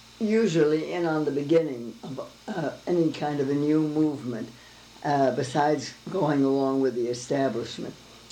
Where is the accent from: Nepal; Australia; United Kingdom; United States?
United States; Seattle, Washington; Well, I was born here in Seattle. On the first hill, which is in a very fashionable residence district.